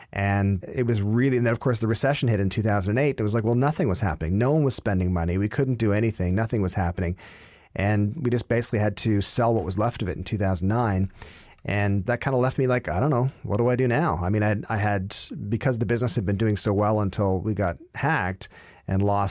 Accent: Stratford, Ontario, Canada; the best part about growing up in Stratford is that it's practically impossible to get served underage because the bar staff all know who your parents are

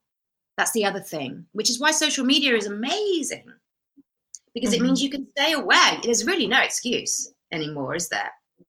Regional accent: United Kingdom; I am a British person.

